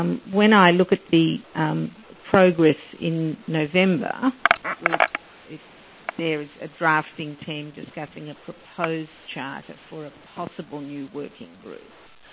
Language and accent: English; Australia; being an Australian, I don't mind if someone says, you've got that absolutely wrong. We call it Aussie blunt